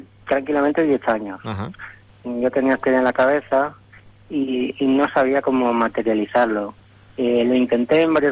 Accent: Catoira, Galicia, Spain; Yo soy de Catoira. Catoira es un pequeño pueblo de la provincia de Pontevedra

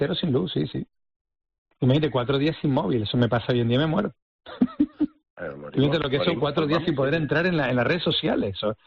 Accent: Canary Islands, Spain; nosotros somos canarios, estamos esto, entrenados

